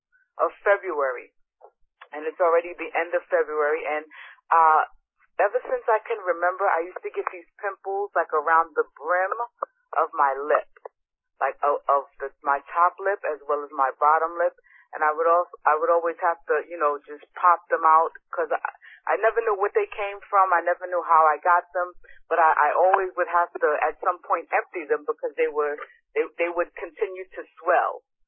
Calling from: Connecticut, United States; I'm calling from Connecticut.

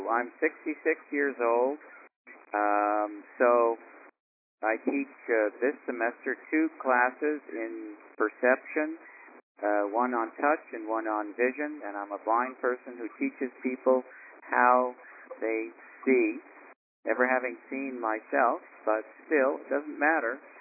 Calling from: Kelowna, British Columbia, Canada; I'm calling from Kelowna, British Columbia, Canada.

